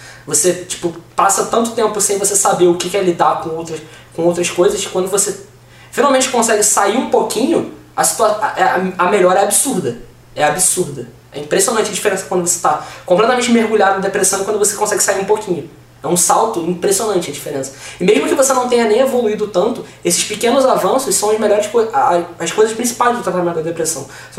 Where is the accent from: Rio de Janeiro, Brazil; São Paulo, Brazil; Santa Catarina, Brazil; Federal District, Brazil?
Rio de Janeiro, Brazil; São Gonçalo; Aqui de Niterói não, a gente é de São Gonçalo.